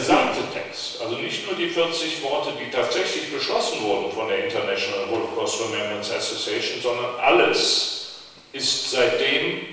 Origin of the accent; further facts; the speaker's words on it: Cologne, North Rhine-Westphalia, Germany; born there; meiner Geburtsstadt Köln